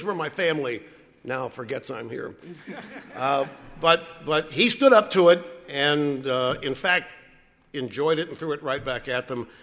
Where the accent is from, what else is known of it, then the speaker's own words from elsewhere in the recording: Cape Girardeau, Missouri, United States; Where we grew up in Cape Girardeau, you lived there year-round, and maybe one family had a summer home in Michigan.